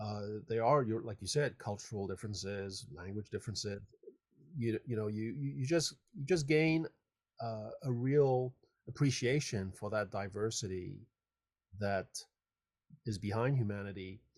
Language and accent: English; France; moved away as an adult; also born or lived in Hong Kong; now in California, United States; just so happened to be born in Hong Kong. So, you know, in one end of Asia. And then I grew up in France. And then I came to America for graduate school